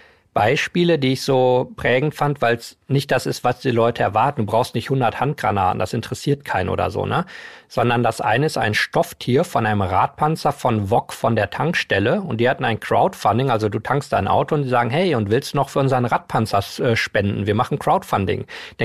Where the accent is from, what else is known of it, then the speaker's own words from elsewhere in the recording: Berlin, Germany; als Berliner